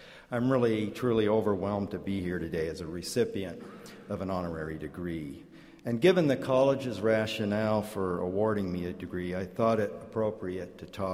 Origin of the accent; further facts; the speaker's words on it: Orange, California, United States; I grew up in Orange, a former citrus-growing rural community, which became a suburb of the immense Los Angeles County.